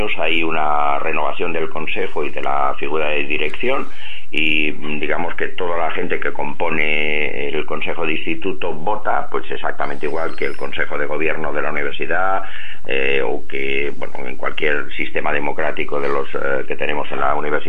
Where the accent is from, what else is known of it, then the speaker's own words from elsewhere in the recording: Madrid, Community of Madrid, Spain; born there; yo nací en Madrid, al lado de la Plaza Manuel Becerra